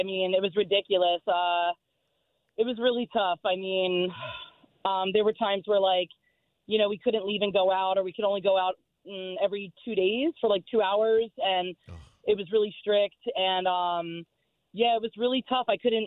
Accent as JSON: {"language": "English", "region": "New Jersey", "country": "United States", "said": "I'm originally from New Jersey, but I would listen to you guys all the time at Gennaro's in St. Pete Beach."}